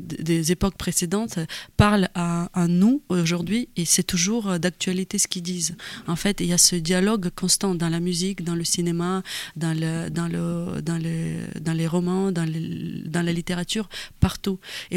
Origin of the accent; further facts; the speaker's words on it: Ukraine; French is a second language; en tant qu'Ukrainien, on a vécu un moment d'union, de consolidation de nos forces